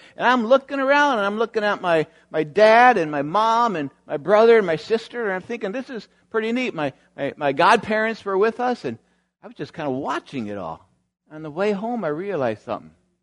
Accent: Erskine, Minnesota, United States; I prayed with a guy from my hometown of Erskine, Minnesota.

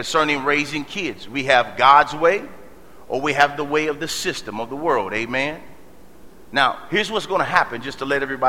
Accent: Detroit, Michigan, United States; Growing up in Detroit, Michigan, I remember that if you got general assistance from, they called it, ADC.

